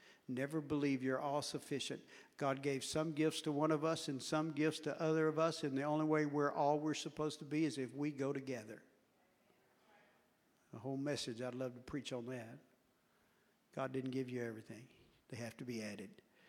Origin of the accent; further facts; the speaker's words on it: Dallas, Texas, United States; You must be a city boy. I said, yeah, I'm from Dallas.